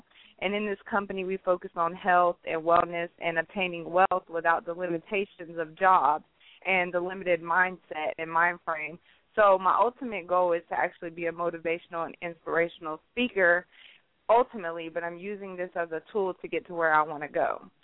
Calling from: Atlanta, Georgia, United States; I'm calling from Atlanta, Georgia

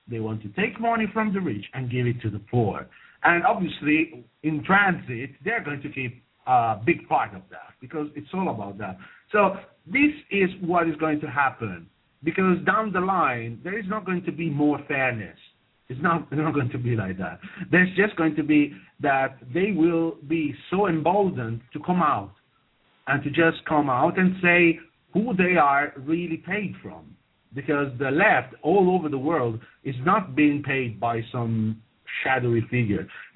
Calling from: Italy; English is a second language; So right now, I'm talking from Italy, a country that used to be independent.

